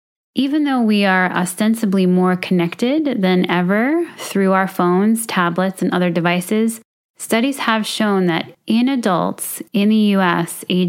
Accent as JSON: {"language": "English", "town": "Brooklyn", "region": "New York", "country": "United States", "tie": "born or raised there", "said": "Growing up in Brooklyn, New York, I was fortunate to be invited into the homes of my friends, many of whom were first-generation Americans."}